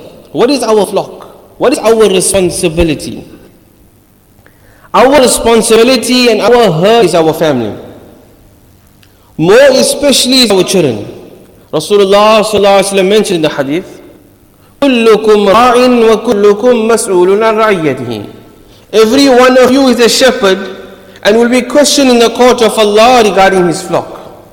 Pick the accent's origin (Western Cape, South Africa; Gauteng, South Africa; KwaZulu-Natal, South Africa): KwaZulu-Natal, South Africa; Isipingo; We come from Isipingo. Few areas very close to Isipingo.